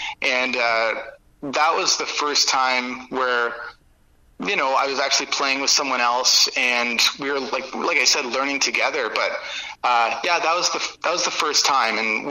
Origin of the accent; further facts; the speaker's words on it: St. Catharines, Ontario, Canada; So growing up in St. Catharines, in Niagara, there's lots of hardcore bands and like lots of heavy stuff going on, which is actually pretty cool.